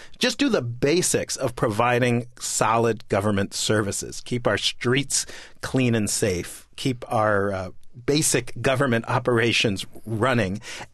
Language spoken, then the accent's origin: English; New York City, New York, United States; And so I grew up in New York City in the 1970s where it was very dangerous, a lot of crime.